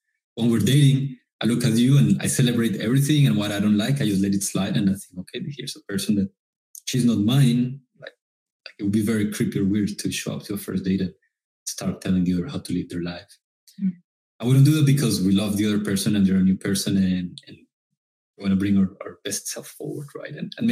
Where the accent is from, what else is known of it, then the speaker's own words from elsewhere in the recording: Colombia; English is a second language; So long story short, I was born and raised in Colombia, grew up super shy